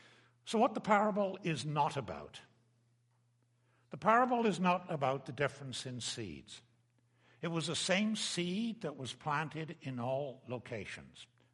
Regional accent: England, United Kingdom; When I grew up in England, my father had, we called it the garden, you would call it an allotment.

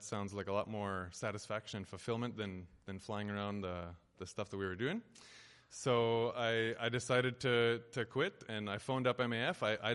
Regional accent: Ontario, Canada; moved away as an adult; I'm from Ontario, so the east, or the center, as we call it, if we're from Ontario. I was born and raised there and lived there till I was about 21

